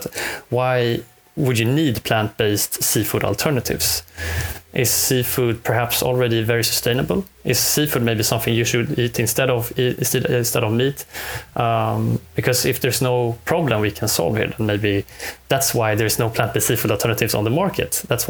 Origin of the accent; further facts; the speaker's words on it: Stockholm County, Sweden; I am from the Stockholm archipelago, always been growing out in the I've grown up in the sea, in the archipelago